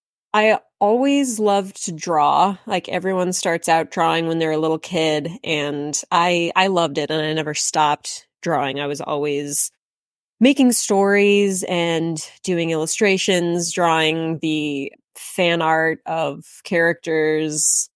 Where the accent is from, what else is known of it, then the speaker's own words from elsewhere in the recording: Midwest, United States; also born or lived in Iowa; now in Chicago, United States; So I was born in Iowa, but my family moved around a lot. We were never anywhere for very long. So I say I'm from the Midwest. I live in Chicago right now.